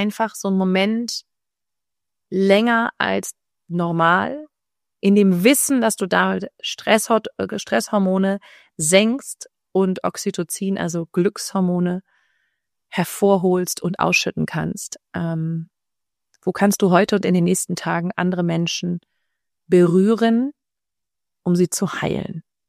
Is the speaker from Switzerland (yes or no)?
no; Northern Germany, Germany; born there; Ich bin ja in Norddeutschland geboren, aber irgendwie bin ich gefühlt irgendwie Spanierin.